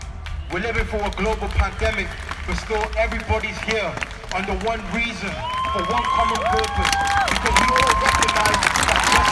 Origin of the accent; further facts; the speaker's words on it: Newport, Wales, United Kingdom; I'm from Newport and I'm organising the Black Lives Matter march that's happening in Newport.